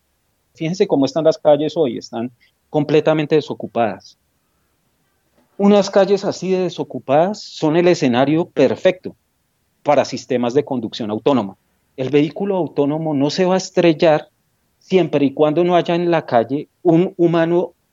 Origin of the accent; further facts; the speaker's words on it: Colombia; que nosotros como colombianos entendamos que ese cambio se va a dar